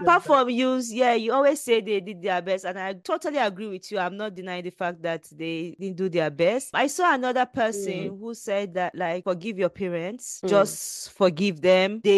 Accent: Nigeria; I'm a Nigerian, but I can't do that.

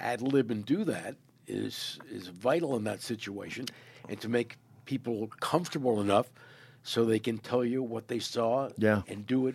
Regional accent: Connecticut, United States; I was from Connecticut, but I had to travel a lot of different places. I ended up in Springfield. I ended up in Northampton

